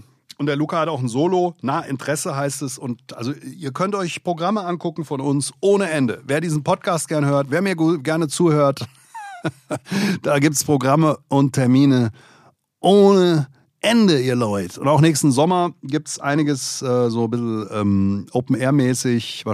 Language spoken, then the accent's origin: German; Hesse, Germany; ich bin Hesse